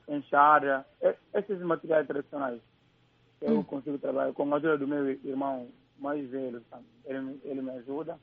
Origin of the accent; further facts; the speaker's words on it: Gabú, Guinea-Bissau; now in Bissau, Guinea-Bissau; eu costumo ir lá na minha vila, na região de Gabo, concretamente no setor de Chique